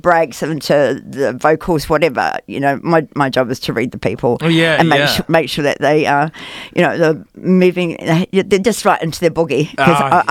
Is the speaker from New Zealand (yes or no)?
yes; Christchurch, Canterbury, New Zealand; born there; I was born in Christchurch, yeah.